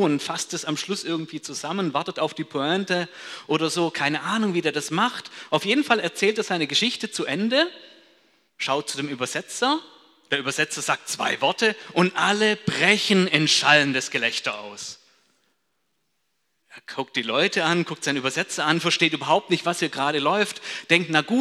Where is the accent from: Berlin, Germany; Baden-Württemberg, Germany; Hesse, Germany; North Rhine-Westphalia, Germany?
Baden-Württemberg, Germany; weil Hochdeutsch ist für mich als Schwabe ja absolute Fremdsprache.